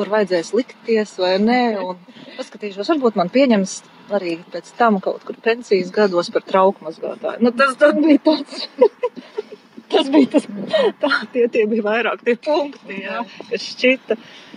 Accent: Tukums, Tukums Municipality, Latvia; Mēs esam no Tukuma, bet mūsu draudze Rīgā esam no Agenskalna Baptista draudzes.

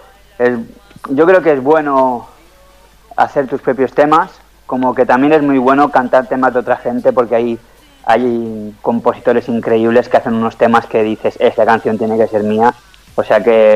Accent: Balearic Islands, Spain; la verdad es que yo me siento mallorquín, me siento español y tengo ahí mi alma, que es extremeña

